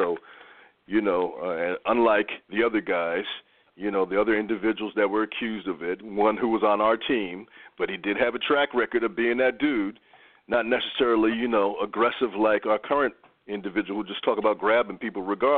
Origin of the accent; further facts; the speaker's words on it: United States; I'm from the United States. That doesn't happen here.